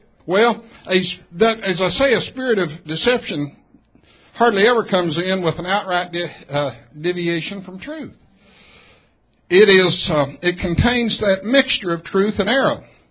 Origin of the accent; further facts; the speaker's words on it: Texas, United States; Now, you had Dr. Null up here with his beautiful southern accent, but I'm from West Texas, folks. And what you see is what you get. And we have colloquialisms that are peculiar to West Texas.